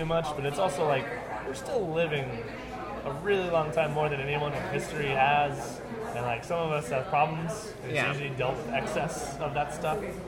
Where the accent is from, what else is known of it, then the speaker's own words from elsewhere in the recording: Soweto, Gauteng, South Africa; I'm from Soweto. It's an hour outside Johannesburg.